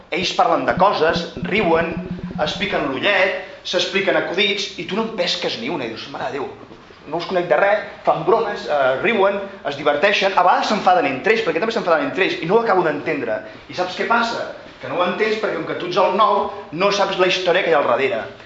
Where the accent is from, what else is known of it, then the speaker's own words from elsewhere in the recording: Catalonia, Spain; Jo sóc català, però ara sóc un historiador.